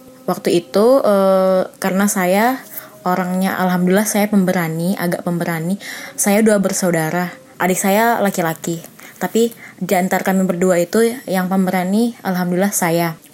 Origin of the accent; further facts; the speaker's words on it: Kalimantan, Indonesia; Asal saya dari Kalimantan.